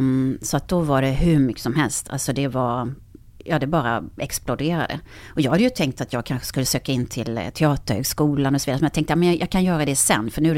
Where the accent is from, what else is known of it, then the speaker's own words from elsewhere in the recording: Karlskrona, Blekinge, Sweden; jag kommer från Karlskrona